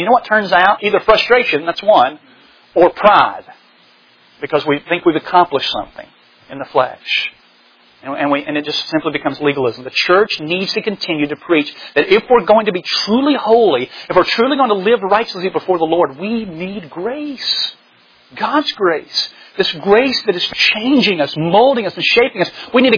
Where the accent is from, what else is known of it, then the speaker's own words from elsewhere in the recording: the South, United States; And I forget that I'm from the Bible Belt. You know, that I'm from here.